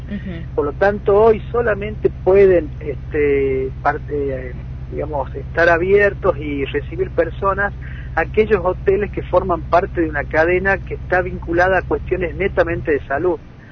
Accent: Argentina; Nosotros también como argentinos, como miembros de esta región, nos incluye esta pandemia

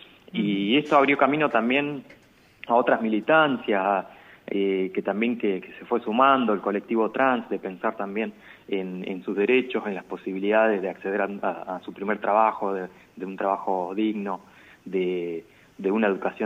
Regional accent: La Adela, La Pampa, Argentina; Yo soy de la Adela, así que en mi escuela tuvimos la experiencia

